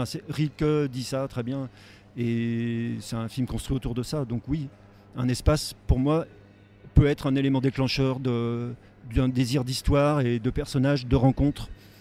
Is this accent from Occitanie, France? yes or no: no; Chambéry, Auvergne-Rhône-Alpes, France; born there; Moi, je suis né à Chambéry et j'ai longtemps passé mes vacances dans les montagnes environnantes.